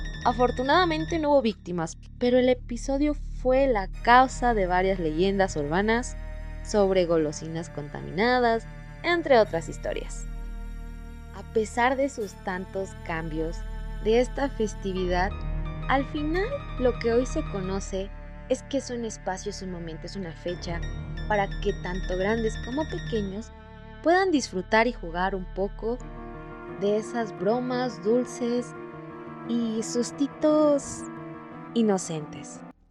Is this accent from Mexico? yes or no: yes; Mexico; porque nosotros somos mexicanos, solamente podemos festejar nuestras tradiciones como es el Día de Muertos.